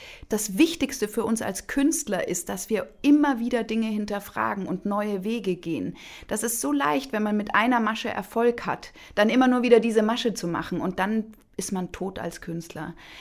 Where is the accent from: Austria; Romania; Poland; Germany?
Germany; Munich, Bavaria; Das war auch zu dieser sehr wertvollen Zeit in meiner Jugend in München.